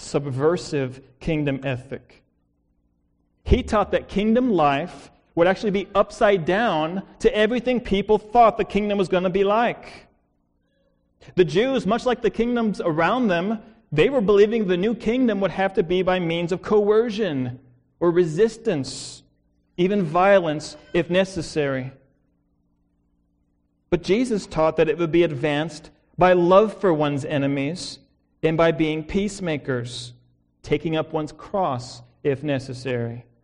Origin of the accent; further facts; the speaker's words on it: United States; I struggled for a long time with this as an American and still do.